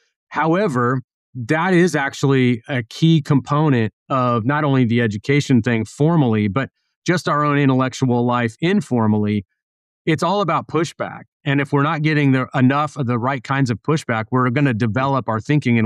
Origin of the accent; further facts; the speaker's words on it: California, United States; now in Tennessee, United States; I'm a 50-year-old man. I've only lived as long as I've lived. I grew up in California. I live in Tennessee.